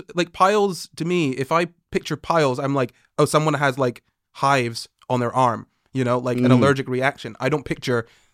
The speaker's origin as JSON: {"language": "English", "region": "Scotland", "country": "United Kingdom", "said": "I'm not British. I'm Scottish."}